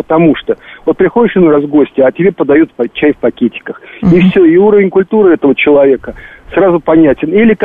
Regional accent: Baku, Azerbaijan; now in Moscow Oblast, Russia; Вот послушайте, я бакинец, и чай – это близнецы-братья.

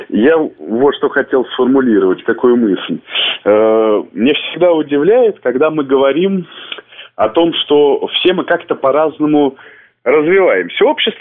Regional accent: Moscow, Russia; в Москве, вот я москвич, например

